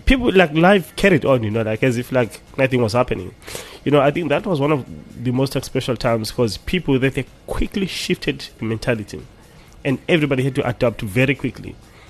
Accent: Victoria Falls, Matabeleland North, Zimbabwe; I grew up like in Vic Falls. That's in Zim.

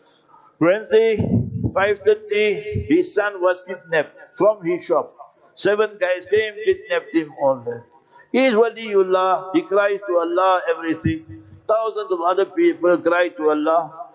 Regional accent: South Africa; I'm South African, my family is here over 100 years.

